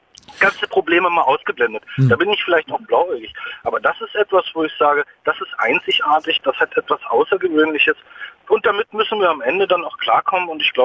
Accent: Germany; wir haben ja sowieso als Deutsche immer ein Riesenproblem, auf irgendwas stolz zu sein, was mit unserem Land zu tun hat.

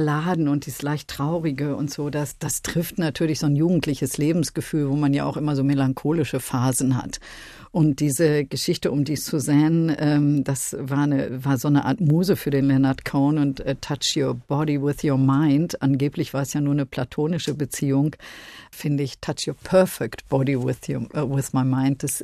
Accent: Münster, North Rhine-Westphalia, Germany; meine Heimatstadt Münster unter Deutschlands schönen Städten eine der schönsten ist.

